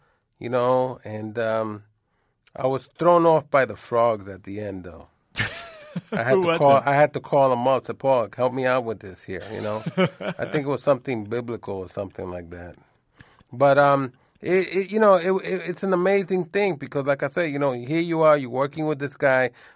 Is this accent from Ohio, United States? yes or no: no; New York, United States; life growing up on the Lower East Side was always a hustle. So it comes like a second nature to me.